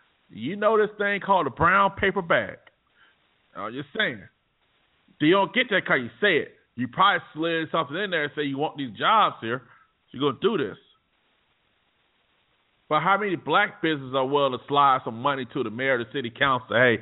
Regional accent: Montgomery, Alabama, United States; In my hometown, Montgomery, Alabama, my cousin, she works at the Hyundai plant.

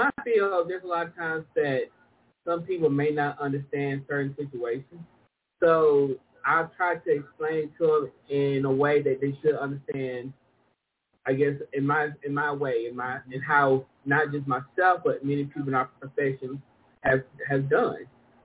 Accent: Harlem, Georgia, United States; It's named after the neighborhood I grew up in Harlem, Georgia. And yes, it is in Harlem, Georgia. You know, right next to Augusta

